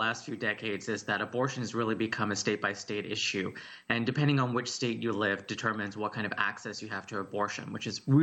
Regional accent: Texas, United States; Yeah, I think my experience of oppression growing up in Texas and feeling it on so many fronts is the same thing that's continuing to happen

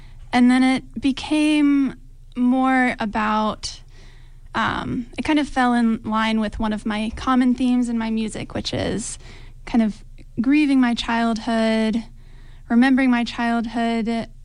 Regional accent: West Virginia, United States; my relationship with my childhood and growing up in West Virginia, in my mine, my childhood was perfect and just beautiful

